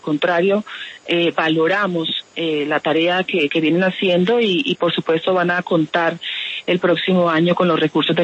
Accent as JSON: {"language": "Spanish", "region": "Valle del Cauca", "country": "Colombia", "said": "Soy una mujer del Valle del Pacífico."}